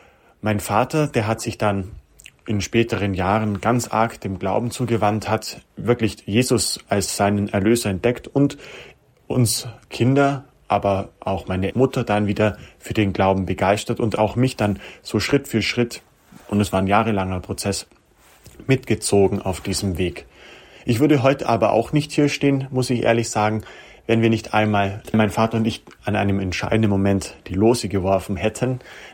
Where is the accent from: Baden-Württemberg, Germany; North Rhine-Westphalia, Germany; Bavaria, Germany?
Bavaria, Germany; Kempten; ich möchte trotzdem wieder zurück in meine Heimat, denn ich komme ja aus Kempten, also aus der Diözese Augsburg